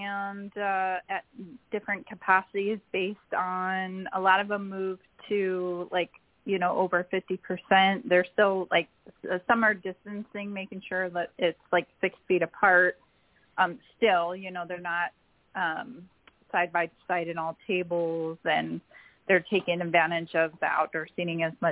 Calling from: Kihei, Hawaii, United States; I am broadcasting from Maui in Kihei, Maui.

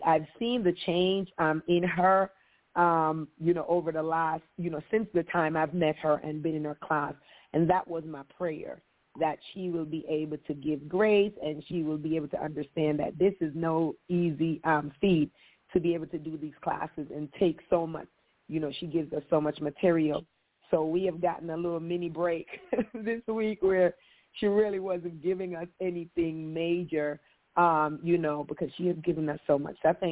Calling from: Maryland, United States; I'm calling from the Maryland, D.C., Virginia

